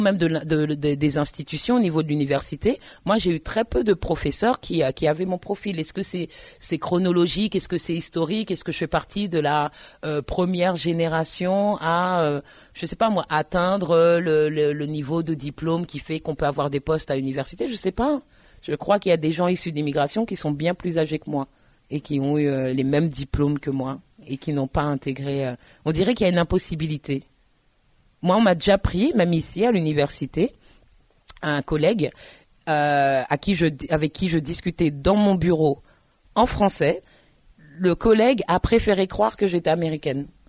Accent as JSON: {"language": "French", "town": "Paris", "region": "Île-de-France", "country": "France", "said": "Et pire, moi, je suis parisienne. Donc, si je ne travaillais pas à Tours, je ne penserais même pas à Tours."}